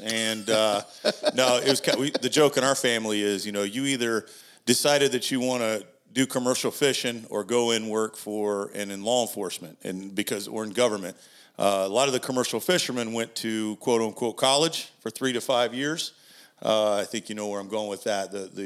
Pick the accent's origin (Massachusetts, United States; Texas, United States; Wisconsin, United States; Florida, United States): Florida, United States; Marco Island; But that's symbolic of growing up on Marcos, riding your three-wheeler literally from one end of the island to the other, out to Goodland, going fishing at O'Shea's on the back docks where the commercial boats parked